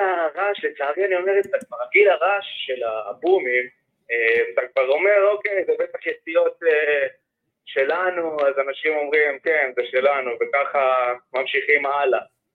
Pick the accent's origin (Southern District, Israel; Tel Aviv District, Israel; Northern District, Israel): Northern District, Israel; Dan; אני מהגליל העליון, בן 26.